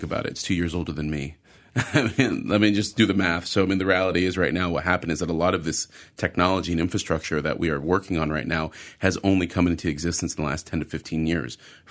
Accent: United States; And, you know, I'm from America where there is no retirement fund.

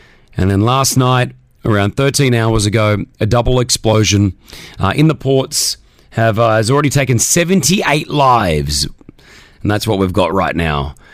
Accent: Australia; The radio stations in my home country, Australia, were talking about it nonstop.

